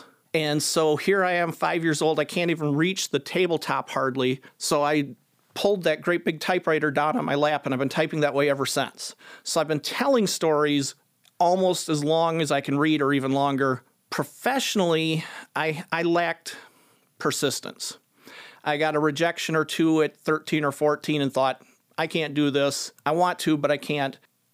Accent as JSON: {"language": "English", "town": "Byron Center", "region": "Michigan", "country": "United States", "tie": "born or raised there", "said": "Actually, I was born and raised in Byron Center, which 50 years ago was pretty rural."}